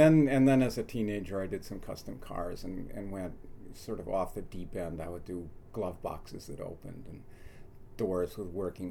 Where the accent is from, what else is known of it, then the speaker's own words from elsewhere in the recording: Amherst, Massachusetts, United States; Born and raised in Amherst.